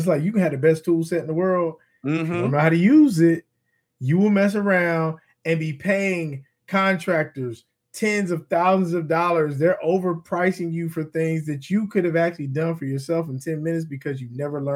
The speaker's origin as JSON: {"language": "English", "town": "Forest Park", "country": "United States", "tie": "born or raised there", "said": "you know, where we grew up in Forest Park."}